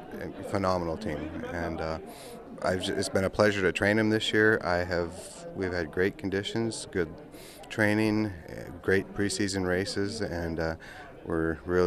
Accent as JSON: {"language": "English", "town": "Nome", "region": "Alaska", "country": "United States", "tie": "born or raised there", "said": "And, of course, I growing up in Nome, he spent a lot of years up in Nome. I grew up knowing him from when I was 4 years old on."}